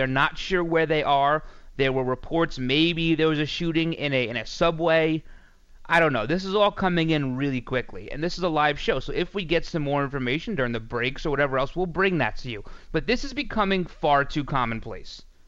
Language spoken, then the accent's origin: English; New York, United States; I'm a New Yorker. There's a lot of New York stuff in the video.